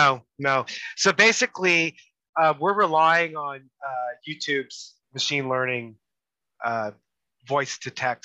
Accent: England, United Kingdom; And I'm English making a video so today, a dual purpose video.

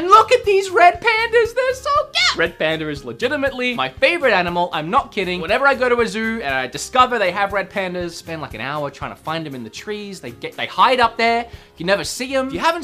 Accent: Australia; I don't get you people. And I'm from Australia.

